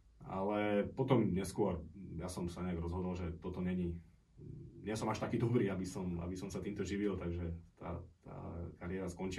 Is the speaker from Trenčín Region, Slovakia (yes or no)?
yes; Považská Bystrica, Trenčín Region, Slovakia; Vyrastal som v Považskej Bystrici. Na sídlisku, mali sme klasický panelákový byt